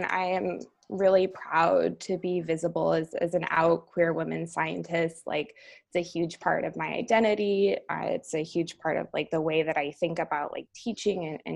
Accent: Montana, United States; I'm originally from Montana. And so I grew up in like a fairly conservative place with low to no queer representation.

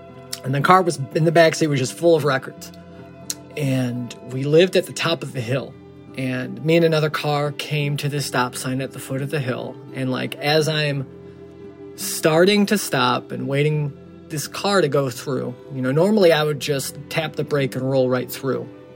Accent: Chicago, Illinois, United States; I'm from Chicago. I am 37 years old.

